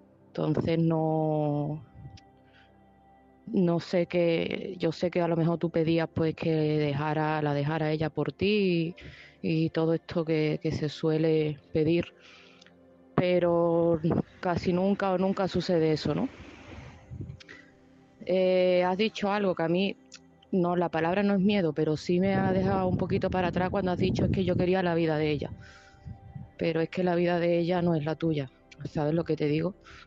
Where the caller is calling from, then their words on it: Seville, Andalusia, Spain; de Sevilla